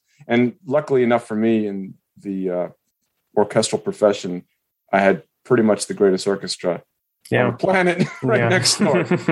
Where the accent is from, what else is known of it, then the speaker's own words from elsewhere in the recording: Chicago, Illinois, United States; also born or lived in Guatemala; I grew up in Chicago, was born in Guatemala, however, but didn't move to the Chicago area until 1.5 years old